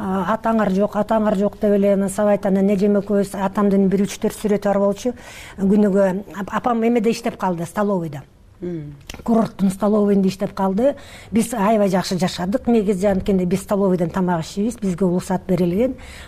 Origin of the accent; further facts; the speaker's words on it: Mongolia; Тиги Монголиядан биз келдик байкем тайкемдикине.